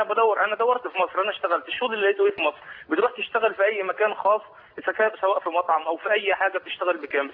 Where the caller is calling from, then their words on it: Saudi Arabia; انا بكلمك من السعوديه